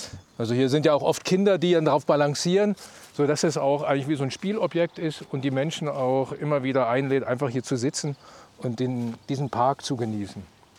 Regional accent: Thuringia, Germany; Ich bin ein gebürtiger Rhöner, thüringische Rhön.

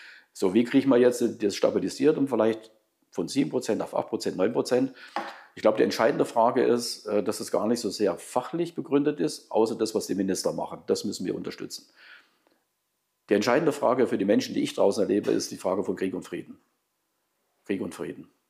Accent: Thuringia, Germany; Aber als Thüringer mit der Performance, die wir jetzt als Regierung haben, sage ich, es war richtig, in Thüringen die Regierung eingegangen zu sein.

